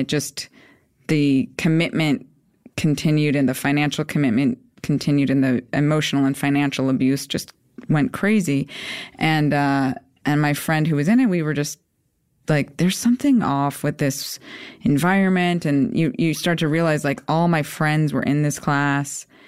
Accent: Chicago, Illinois, United States; now in Los Angeles, United States; You know, because I'm from Chicago. I trust people. I trusted people. LA makes you a little hardened

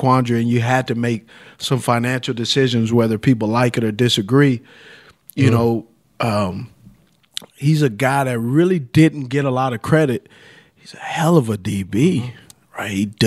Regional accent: the South, United States; now in Los Angeles, United States; growing up for even for myself, growing up in the South, and then you growing up where you grew up, and then coming to LA, it's a different mentality, man.

